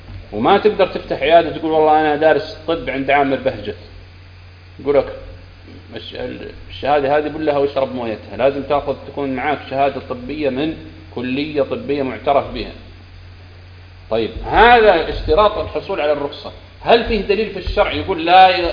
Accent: Saudi Arabia; الآن عندنا في بلادنا المملكة العربية السعودية

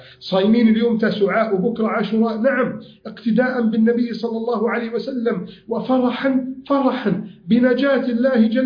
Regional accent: Egypt; احفظ بلدنا مصر من كيد الكائدين

